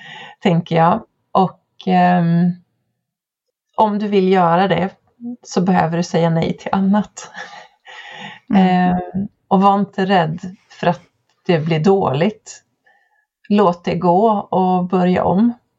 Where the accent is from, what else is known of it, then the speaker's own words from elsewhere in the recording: Kalix, Norrbotten County, Sweden; Jag var hemma i Kalix i somras.